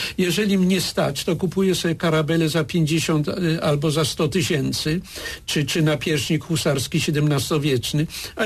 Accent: Zielona Góra, Lubusz Voivodeship, Poland; ja się urodziłem w Zielonej Górze tuż po czasie, kiedy Zielona Góra stała się polskim miastem

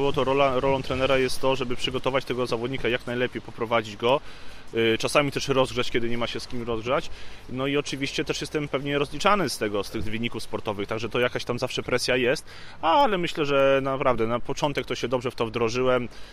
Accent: Warsaw, Masovian Voivodeship, Poland; a po Igrzyskach wrócę do Warszawy, skąd pochodzę.

